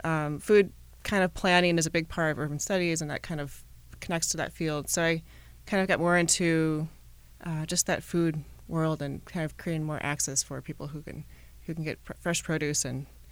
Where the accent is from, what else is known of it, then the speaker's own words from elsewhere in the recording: Midwest, United States; now in Los Angeles, United States; I'm from Midwest originally, but when I came out here to Southern California